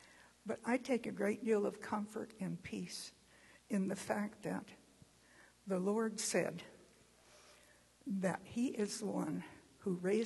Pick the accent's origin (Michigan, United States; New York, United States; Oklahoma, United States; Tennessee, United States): Tennessee, United States; Franklin; And I am visiting from Tennessee.